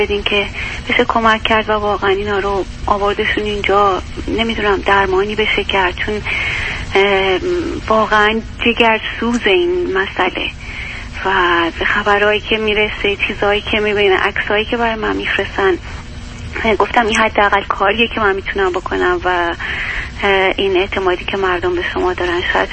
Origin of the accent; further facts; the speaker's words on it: Isfahan, Iran; خودم یه اصفهانی هستم